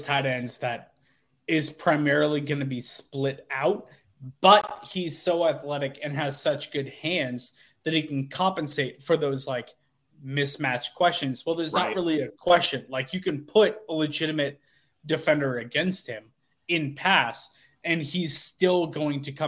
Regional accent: Oregon, United States; I'm literally born and raised in Oregon. My mom is a University of Oregon alum. Grew up, born and bred Oregon.

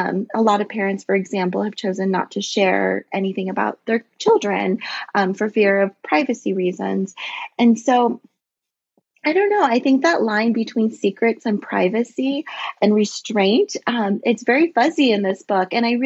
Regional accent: Florida, United States; So I'm a Floridian. I grew up in the Tampa Bay area by the beach

